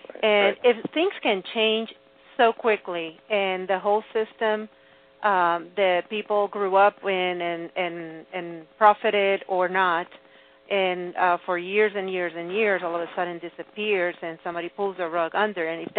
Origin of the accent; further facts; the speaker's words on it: Venezuela; My parents are survivors of World War II in Italy, and they migrated to Venezuela, and then I came from Venezuela.